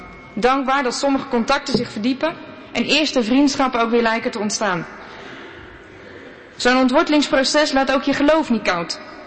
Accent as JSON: {"language": "Dutch", "country": "Netherlands", "lives_now": "Aix-en-Provence, France", "said": "Aix, waar ik nu 1,5 jaar woon. Maar ik geniet van die nieuwe, waardevolle Frankrijk-wijde contact. Als Nederlander heb ik opnieuw een cultuurshock ondergaan."}